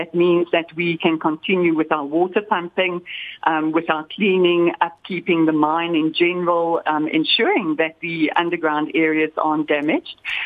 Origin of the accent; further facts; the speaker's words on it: South Africa; I think generally as South African investors and as South Africans, we all have these sort of discussions.